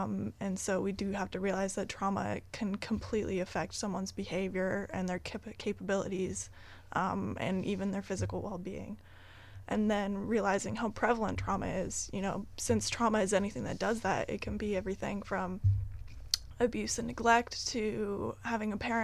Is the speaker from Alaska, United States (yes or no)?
yes; Wrangell, Alaska, United States; also born or lived in down south; I was born down south, but I was raised in Wrangell for most of my life. And right now I'm going to college in New Hampshire